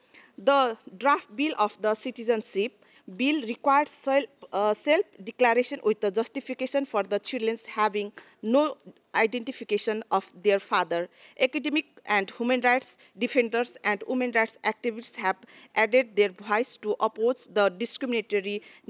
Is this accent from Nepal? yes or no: yes; Nepal; from Nepal